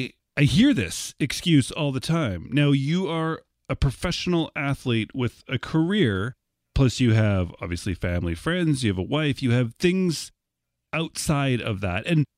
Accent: Canada; I'm a Canadian

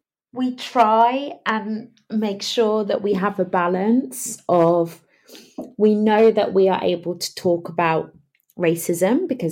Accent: Margate, South East England, United Kingdom; I'd just continue to say I'm from Margate until they kind of got frustrated.

